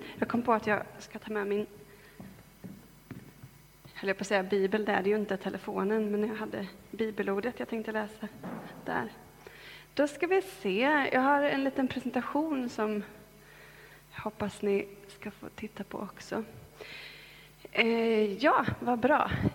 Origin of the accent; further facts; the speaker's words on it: Linköping, Östergötland, Sweden; Jag kommer från Linköping. Jag har växt upp i en kristen familj.